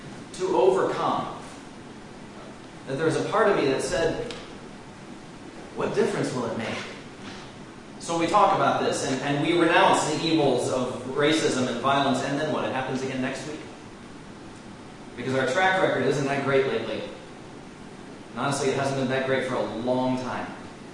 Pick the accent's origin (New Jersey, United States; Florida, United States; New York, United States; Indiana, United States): Florida, United States; Pensacola; I grew up in the South, Pensacola, Florida, which is northwest Florida, which is not like Orlando or Miami, for those of you who have been there.